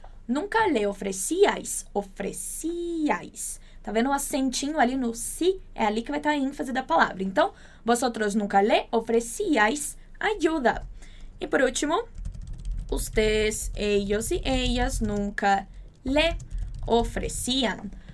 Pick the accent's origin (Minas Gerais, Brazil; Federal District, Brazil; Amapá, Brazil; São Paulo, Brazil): Minas Gerais, Brazil; A mesma coisa do mineirês, que eu amo tanto, porque sou muito mineira, então às vezes sai um uai, né?